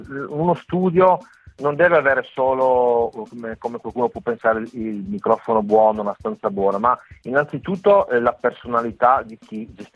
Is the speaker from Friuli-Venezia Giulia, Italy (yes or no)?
yes; Friuli-Venezia Giulia, Italy; io sono friulano, quindi conosco lo studio da moltissimi anni